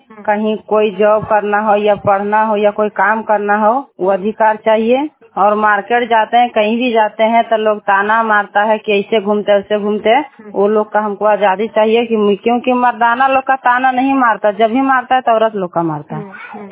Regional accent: Sandohra, Bihar, India; घर संदोहरा है, परमा पंचायत का निवासी हूँ।

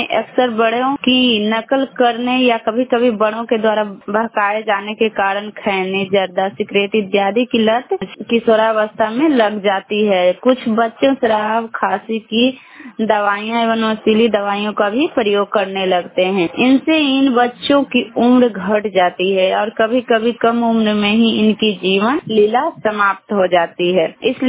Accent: India; और मैं स्वर्ण पंचायत से बिलोंग करती हूँ और मेरा नादीगंज प्रखंड पड़ता है।

